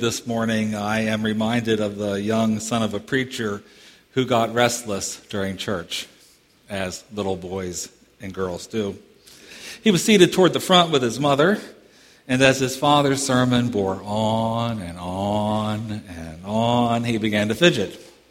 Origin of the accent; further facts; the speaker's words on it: Denton, Maryland, United States; I grew up not too far from here. I grew up in Denton, Maryland. You all know where that is. You have to go around it to get to the Bay Bridge, right?